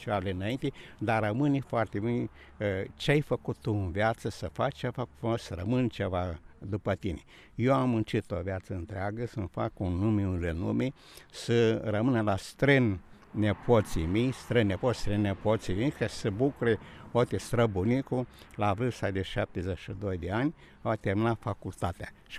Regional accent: Luncani, Romania; born there; la Luncani, sus pe deal, care e un monument istoric, vechi, foarte frumos.

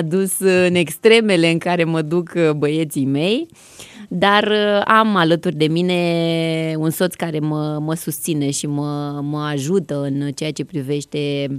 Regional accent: Romania; Da, sunt româncă și nu degeaba am născut aici.

